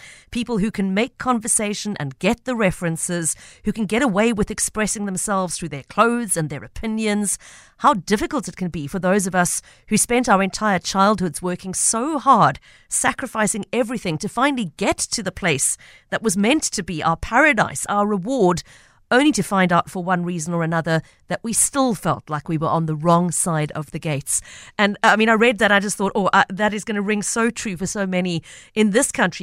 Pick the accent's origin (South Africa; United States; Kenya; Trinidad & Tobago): South Africa; So much of it resonated with me as a South African.